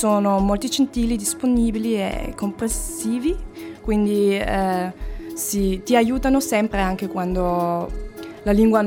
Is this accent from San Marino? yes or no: no; Austria; Italian is a second language; now in Cagliari, Italy; Sono di Austria.